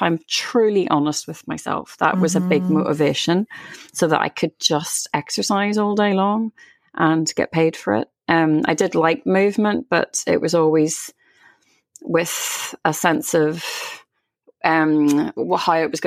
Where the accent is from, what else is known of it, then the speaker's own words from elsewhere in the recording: Belfast, Northern Ireland, United Kingdom; as a kid, I had quite a difficult upbringing in Belfast and the Troubles